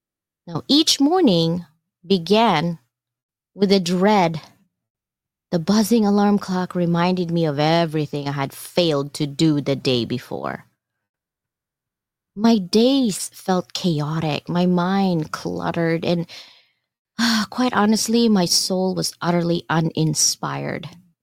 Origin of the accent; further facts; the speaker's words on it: Philippines; You guys know I'm from the Philippines, right?